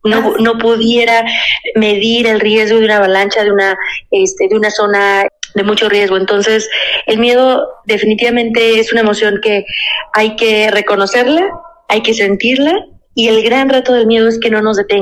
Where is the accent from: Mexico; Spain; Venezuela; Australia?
Mexico; Aguascalientes; Porque aparte yo soy de Aguascalientes, acá no tenemos montañas ni tenemos la oportunidad de tener cursos o un club alpino.